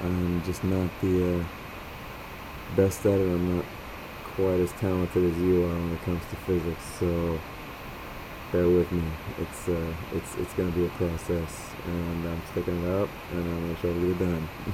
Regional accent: Modesto, California, United States; I'm from Modesto, California in the beautiful Central Valley, right smack in the middle of California.

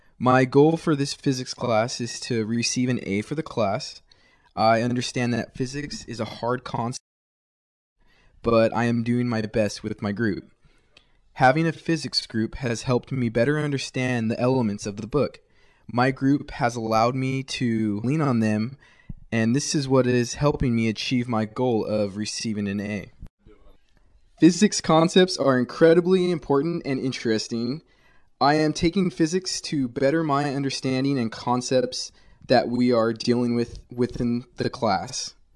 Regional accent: Visalia, California, United States; First off, I was born and raised in Visalia between Fresno and Bakersfield. Most people don't really know where it's at.

